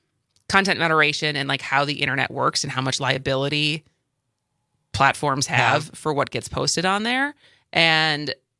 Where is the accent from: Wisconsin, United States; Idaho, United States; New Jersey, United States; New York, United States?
Wisconsin, United States; Madison; We are in Madison, my hometown, which is very exciting.